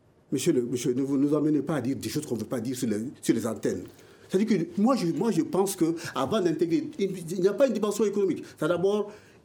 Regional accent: Mali; chez nous au Mali.

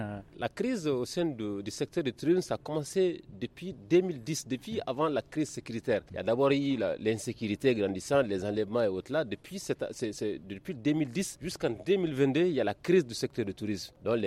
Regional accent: Mali; C'est un endroit que j'aime très bien en tant que Malien.

